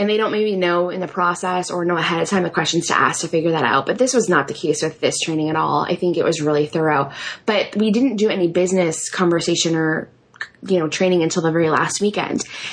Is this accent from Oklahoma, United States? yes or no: no; Massachusetts, United States; now in Iowa City, United States; I live in Iowa City, Iowa, which is a smallish college town in Iowa. And I grew up in Massachusetts, but my husband is from Iowa.